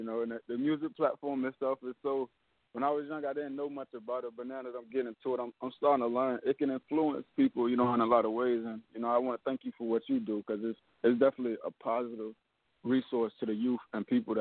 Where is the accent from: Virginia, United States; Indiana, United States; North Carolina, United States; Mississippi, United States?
Virginia, United States; Norfolk; You know, I'm originally from Norfolk, Virginia.